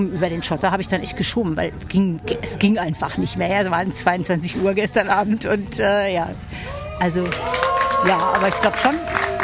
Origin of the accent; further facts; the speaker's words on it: North Rhine-Westphalia, Germany; ich komme aus dem Ruhrgebiet